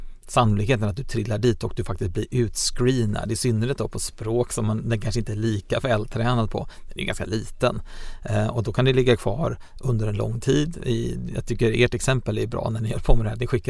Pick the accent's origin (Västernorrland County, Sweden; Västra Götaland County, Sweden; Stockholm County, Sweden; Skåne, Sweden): Skåne, Sweden; Malmö; jag tror inte att någon dansk under några som helst omständigheter skulle godkänna en Malmöbo som dansk